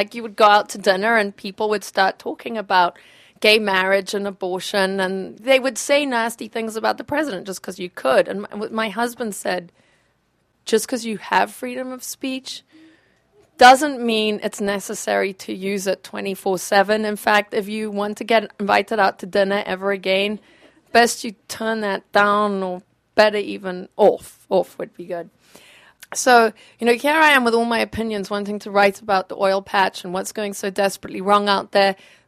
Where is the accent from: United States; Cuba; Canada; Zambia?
Zambia; accent: Southern African; The reason I have this peculiar accent is that I'm from Southern Africa. So, you know, I grew up without freedom of speech.